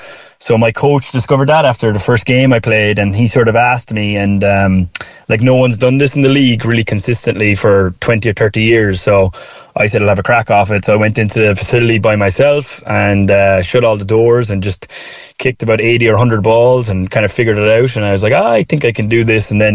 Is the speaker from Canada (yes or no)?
no; Cork, Munster, Ireland; I'm sure everyone from Cork can kind of say this, like you desperately miss Cork and like Cork City